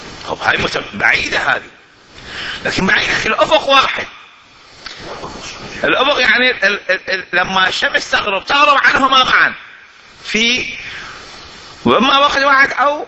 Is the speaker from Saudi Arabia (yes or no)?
no; Iraq; بلدنا العراق